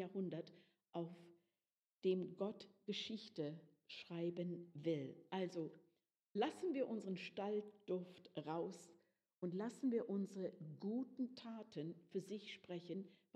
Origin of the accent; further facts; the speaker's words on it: Canada; Ein Sänger aus meinem Heimatland Kanada